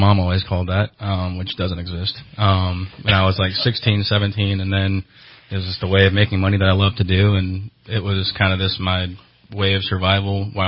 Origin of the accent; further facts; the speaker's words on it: Saratoga, Wyoming, United States; I'm originally from Wyoming, a super small town called Saratoga. So I've been affiliated with this area since I was about 8 years old.